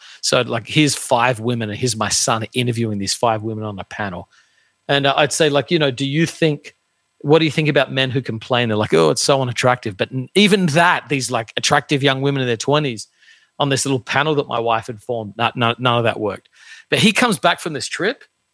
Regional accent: Australia; I grew up in Australia, very, very common to do a gap year

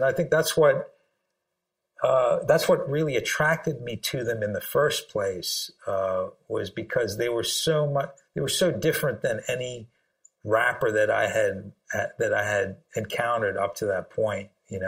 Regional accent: Sri Lanka; I'm originally from Sri Lanka, and I think 74% of Sri Lankans are Buddhist

